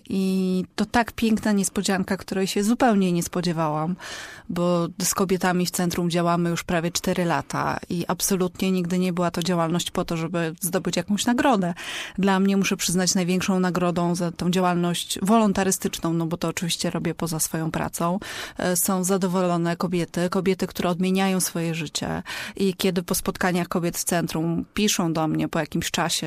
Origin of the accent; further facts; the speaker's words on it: Poznań, Greater Poland Voivodeship, Poland; zaczęła się tutaj w Poznaniu jeszcze, bo wychowałam się w domu, mam młodszego brata i wychowałam się w domu